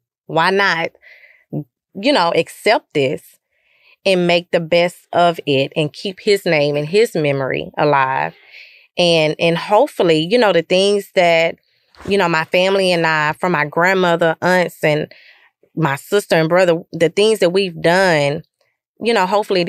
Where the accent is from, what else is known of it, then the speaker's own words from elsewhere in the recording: Lufkin, Texas, United States; I grew up in Lufkin, but I never really experienced any racial division